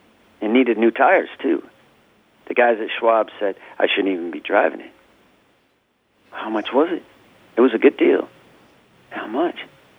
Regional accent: Reno, Nevada, United States; now in Portland, United States; even my hometown of Reno. The housing prices are so out of whack with minimum wage increases, and so now that I've lived in Portland for 25 years

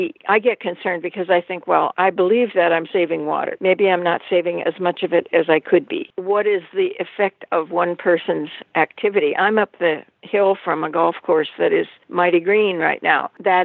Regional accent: Ohio, United States; I grew up in Ohio when everything was green in the summertime and brown in the winter, and we have it opposite.

